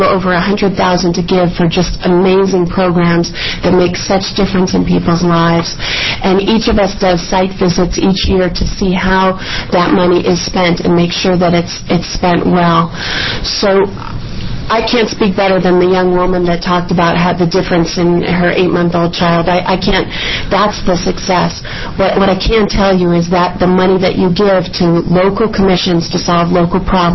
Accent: Oregon, United States; I'm from Umatilla County

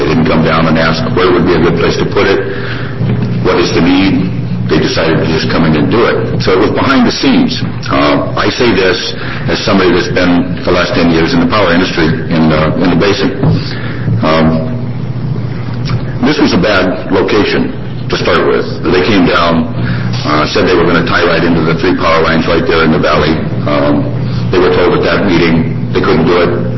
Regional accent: Eugene, Oregon, United States; born there; I was born in Eugene, spent most of my life on the west side of the mountains because I thought that's where we made money.

